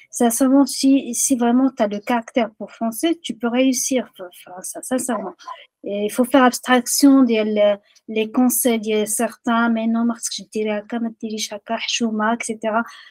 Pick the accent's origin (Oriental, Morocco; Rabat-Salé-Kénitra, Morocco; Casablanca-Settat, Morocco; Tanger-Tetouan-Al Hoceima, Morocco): Rabat-Salé-Kénitra, Morocco; Rabat; rebat, c'est ma ville natale, c'est la ville où j'ai fait les 100 coups avec les copines.